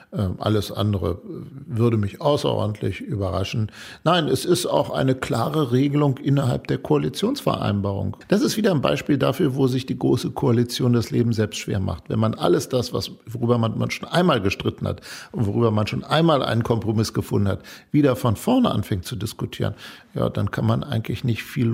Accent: West Germany, Germany; Ich bin ein Wessi.

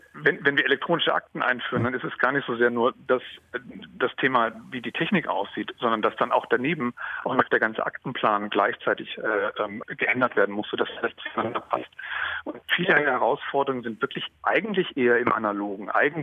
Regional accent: Schleswig-Holstein, Germany; Jetzt komme ich aus dem Land in Schleswig-Holstein, in dem das sehr gut funktioniert hat.

